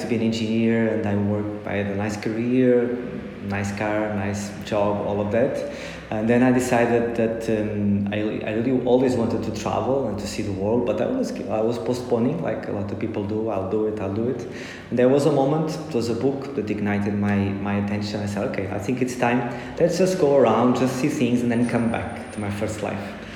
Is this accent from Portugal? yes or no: yes; Portugal; I'm from Portugal, I'm Portuguese.